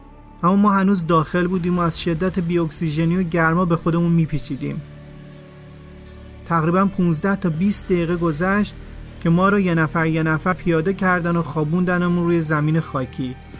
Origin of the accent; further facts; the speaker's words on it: Syria; پرسید اهل کجایی؟ و من گفتم سوریم. سوری.